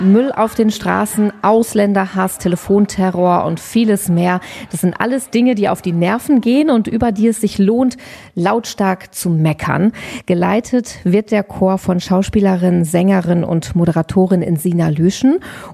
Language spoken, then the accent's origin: German; Cloppenburg, Lower Saxony, Germany; ich komme aus dem Kloppenburger Raum, ne? Da spricht man auch wieder ein anderes Platt.